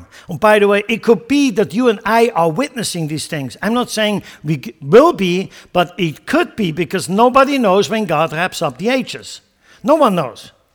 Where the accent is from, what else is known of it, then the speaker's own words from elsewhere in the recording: Switzerland; now in United States; I come from Switzerland. I grew up in mountains.